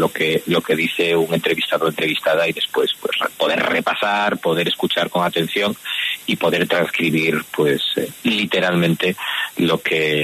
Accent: Spain; Yo soy español.

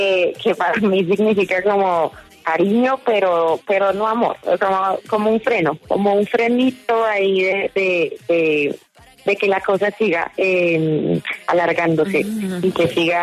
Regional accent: Bucaramanga, Santander, Colombia; Y más como colombiana. O sea, yo crecí en Bucaramanga, Colombia, donde pues la factoría, champeta, la música colombiana, todo es absolutamente presente y ecléctico.

